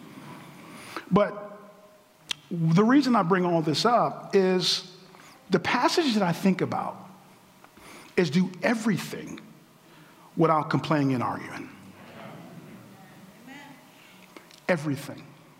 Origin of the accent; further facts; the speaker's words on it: United States; Look, I'm American, I get it.